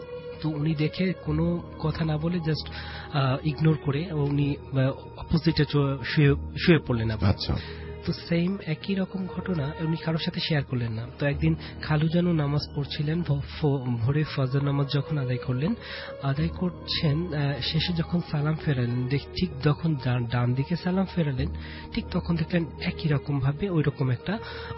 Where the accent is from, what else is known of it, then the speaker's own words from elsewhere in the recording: Mirpur, Dhaka Division, Bangladesh; আমি মিরপুর থেকে এসেছি।